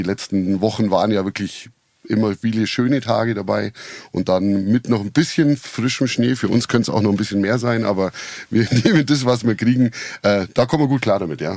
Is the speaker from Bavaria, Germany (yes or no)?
yes; Marktoberdorf, Bavaria, Germany; Also ich bin eigentlich im Ostallgäu in Marktoberdorf aufgewachsen, war da eigentlich ziemlich fest mit meinen Wurzeln verwurzelt.